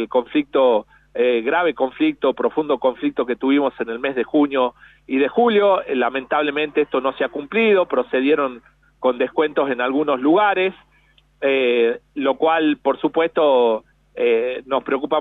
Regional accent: La Banda, Santiago del Estero, Argentina; born there; De bandeño de nacimiento y millonario de corazón sería.

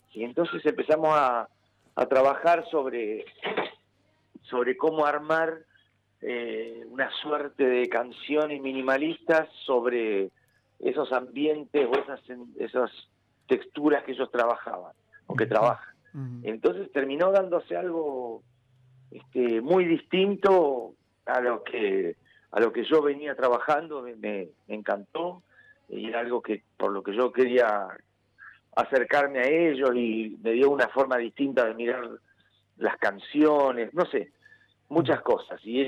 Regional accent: Buenos Aires, Argentina; yo como buen porteño me tengo que callar la boca ahí.

